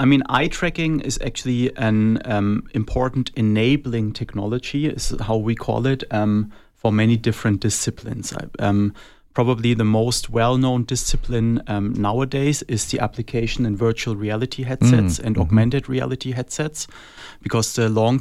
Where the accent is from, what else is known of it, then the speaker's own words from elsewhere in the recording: Germany; moved away as an adult; Originally, I'm coming from Germany. I did my PhD in Germany, and then I actually landed in Chicago for my postdoc